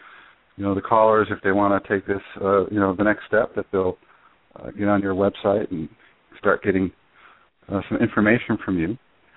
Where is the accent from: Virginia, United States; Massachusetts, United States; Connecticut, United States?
Connecticut, United States; now in California, United States; And you mentioned Connecticut. That's my home state.